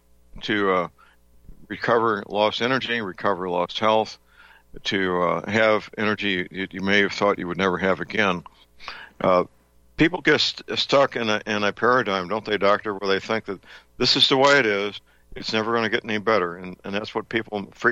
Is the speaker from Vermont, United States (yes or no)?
no; St. Louis, Missouri, United States; born or raised there